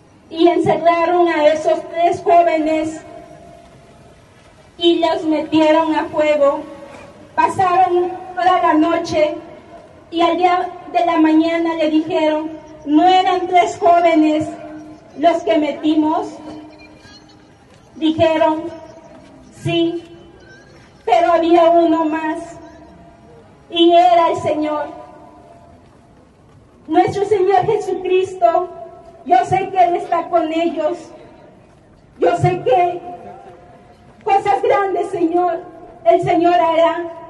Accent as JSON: {"language": "Spanish", "town": "Cabo San Lucas", "region": "Baja California Sur", "country": "Mexico", "said": "vengo de Cabo San Lucas, Baja California"}